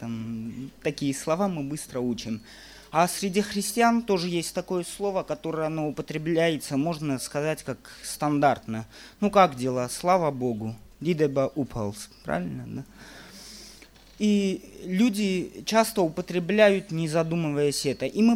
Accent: Armenia; Я работаю недалеко от столицы Армении, Еревана, я сам из Армении. И там такое место, там можно сказать, дачное такое место, красивое место.

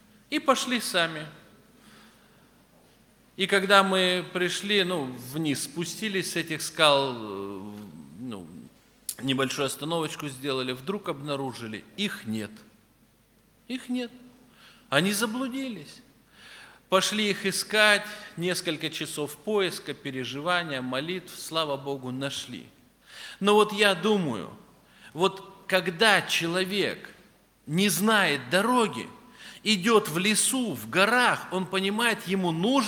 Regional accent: Chelyabinsk, Chelyabinsk Oblast, Russia; я из Челябинска.

